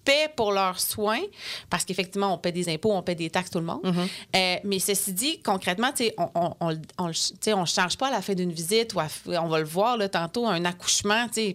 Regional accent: Quebec, Canada; Je viens du Bas-Saint-Laurent.

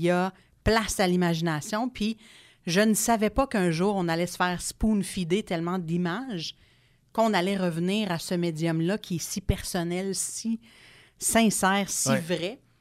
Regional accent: Ontario, Canada; first language English; French is a second language; also born or lived in Quebec City; C'est citoyenne du monde. Du nord de l'Ontario, du nord de l'Amérique. Bref, j'ai fait mes études en anglais à Québec et j'ai étudié à l'Université Laval.

